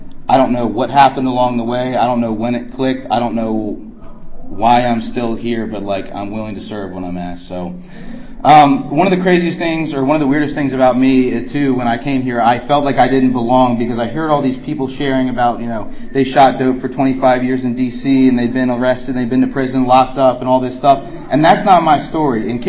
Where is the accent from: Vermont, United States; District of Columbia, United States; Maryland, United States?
Maryland, United States; Towson; I grew up in Towson, and both of my parents have great careers.